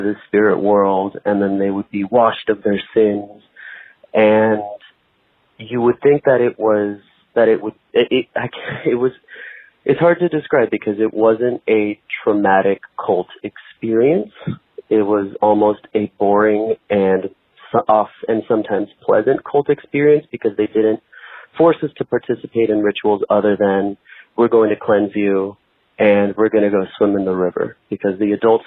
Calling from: San Francisco Bay Area, California, United States; I am from the Bay Area in California, sitting here as the world burns all around me.

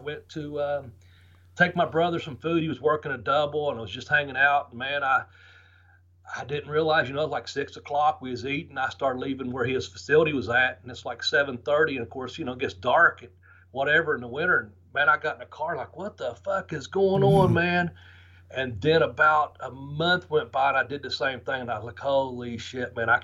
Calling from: Ashland, Kentucky, United States; I'm calling in from Ashland, Kentucky. Ashland. And it's the wasteland, man. I'm just down here in this little fucking coal mining where coal meets iron is what it's known as, Ashland, Kentucky.

